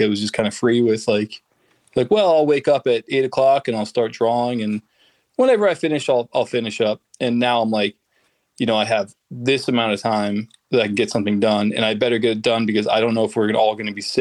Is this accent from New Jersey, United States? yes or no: yes; Merchantville, New Jersey, United States; Merchantville, which was right next to Camden. So it's like, I always think of Jersey as like being like split. Like, there's like New York, New Jersey, and Philadelphia, New Jersey. And I was Philadelphia, New Jersey.